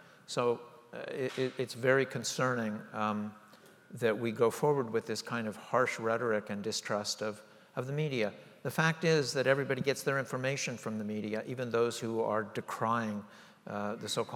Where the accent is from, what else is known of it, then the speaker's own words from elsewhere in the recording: United States; I'm an American, there are some protections that come.